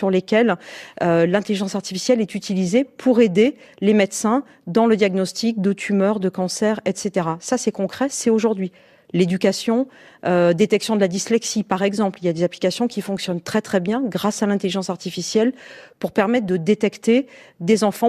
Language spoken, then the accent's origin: French; France; Moi, je suis française, je suis européenne